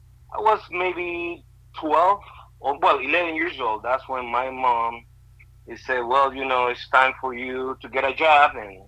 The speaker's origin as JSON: {"language": "English", "region": "Estelí", "country": "Nicaragua", "tie": "born or raised there", "said": "Well, I was born and raised in Estelí, Nicaragua. So that's my birthplace."}